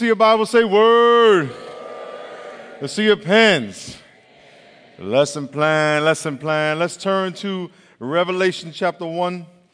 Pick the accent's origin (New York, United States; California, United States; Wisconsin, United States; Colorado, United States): New York, United States; Long Island; I grew up in Long Island, New York, and it was a department store in Hempstead.